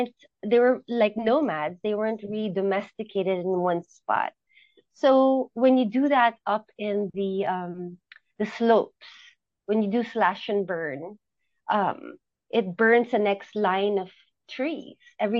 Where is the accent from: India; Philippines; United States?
Philippines; Manila, Metro Manila; now in Mindanao, Philippines; I'm originally from Manila, and I moved to the provincial part of the biggest island of the Philippines, called Mindanao, in the heart of Mindanao, right in the middle